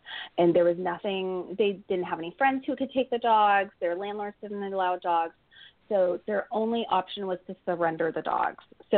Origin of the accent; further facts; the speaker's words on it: Canada; now in United States; I'm originally from Canada, and it's kind of cliche, you know, for a Canadian to have a Siberian Husky, but we are here in Southern California